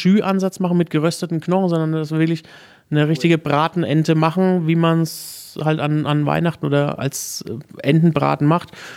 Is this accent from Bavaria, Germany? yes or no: yes; Würzburg, Bavaria, Germany; Genau, gebürtiger Würzburger.